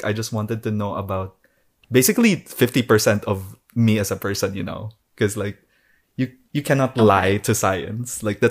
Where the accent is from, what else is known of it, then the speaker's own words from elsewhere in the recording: Philippines; Like growing up in the Philippines, I was always made fun of for looking very, very Chinese, like